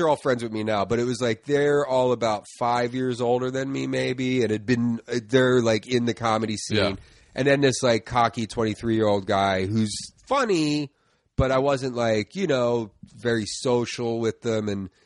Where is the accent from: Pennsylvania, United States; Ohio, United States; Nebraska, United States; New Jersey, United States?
Pennsylvania, United States; Philadelphia; I grew up in the Northeast, like Tacony, Mayfair section of Philly.